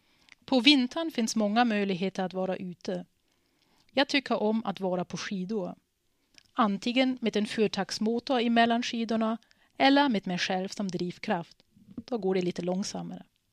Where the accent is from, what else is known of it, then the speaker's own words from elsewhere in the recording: Germany; Swedish is a second language; now in Sweden; Jag är ju uppvuxen i Tyskland. Min familj och flera vänner lever där.